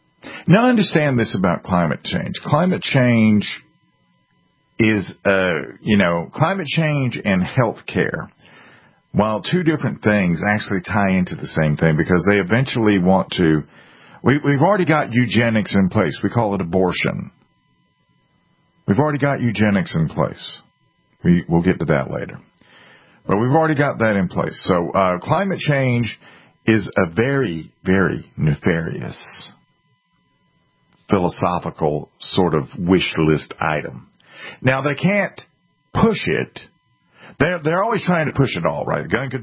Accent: Columbia, South Carolina, United States; I grew up in Columbia, South Carolina, which is hotter than where I live right now.

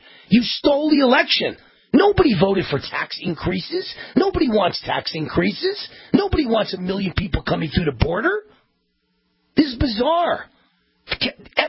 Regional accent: New York, United States; You know, I'm from New York. I think of stop signs as a suggestion.

